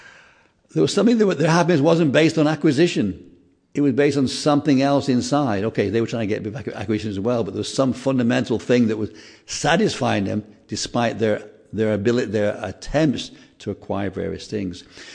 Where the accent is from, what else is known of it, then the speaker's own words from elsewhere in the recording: England, United Kingdom; Of course, we're from England. We're very happy when there's a sun.